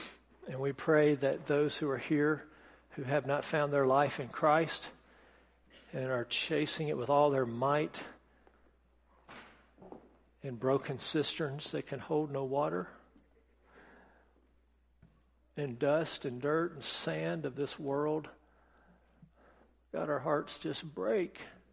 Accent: United States; we're so American, Heath.

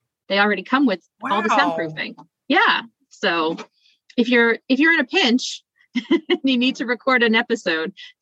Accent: Massachusetts, United States; So I'm actually from just south of Boston. I've lived in New England my entire life.

